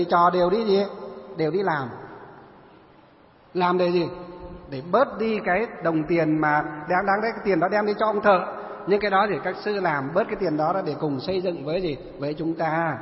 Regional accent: Luong Son, Hòa Bình, Vietnam; huyện Lương Sơn, là cái quê hương của tôi ấy. Ngày xưa không phải là quê đâu, quê ngày xưa là huyện Kim Bôi ấy. Nhưng mà khi sắp nhập Hà Nội, Hà Tây thì cái xã của tôi họ lại cắt về Lương Sơn

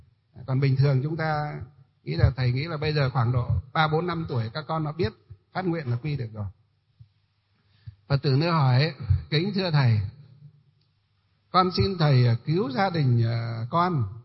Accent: Hòa Bình, Vietnam; Quê chúng tôi là quê ở Hòa Bình đấy, gọi là quê Hòa Bình, tỉnh Hòa Bình, là có cái thủy điện đó, một trong những thủy điện đầu tiên ở nước Việt Nam chúng ta.

